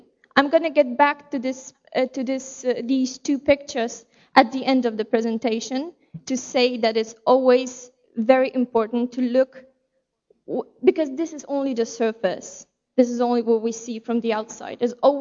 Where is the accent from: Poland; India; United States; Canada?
Poland; English is a second language; The first reason is that I'm from Poland, and that's what we are taught usually to do.